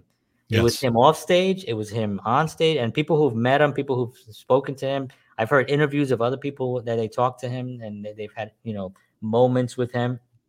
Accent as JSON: {"language": "English", "town": "Bronx", "region": "New York", "country": "United States", "said": "You know, we're Latin men. We're from the Bronx. We don't no longer live there, so we've actually moved as well."}